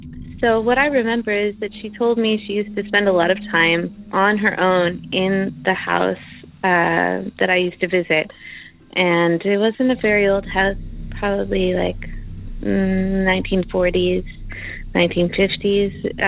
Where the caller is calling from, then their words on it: Chelsea, Quebec, Canada; I'm calling from Chelsea, Quebec, Canada.